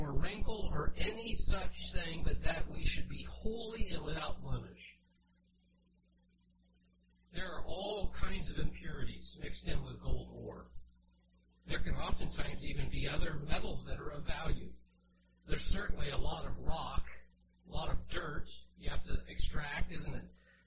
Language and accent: English; Cincinnati, Ohio, United States; I've recounted my experience growing up in Cincinnati and the numbers there.